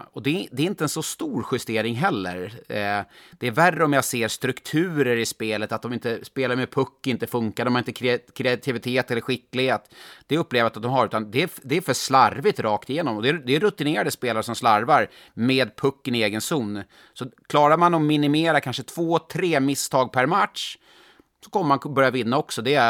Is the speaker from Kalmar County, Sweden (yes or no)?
no; Stockholm, Stockholm County, Sweden; jag är stockholmare från början